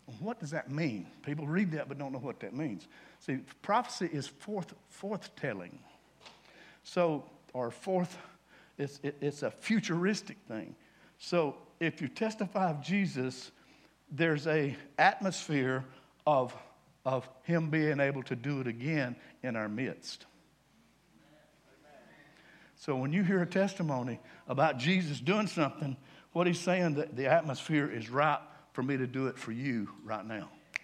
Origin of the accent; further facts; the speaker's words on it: the South, United States; when I grew up in the South, and I'm still in the South, probably never going to leave the South